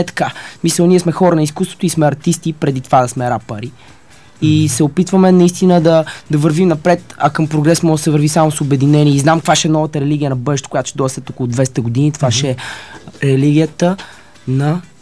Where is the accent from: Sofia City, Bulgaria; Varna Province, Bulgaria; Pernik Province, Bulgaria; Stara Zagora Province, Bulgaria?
Sofia City, Bulgaria; Sofia; Слатина де Женейро.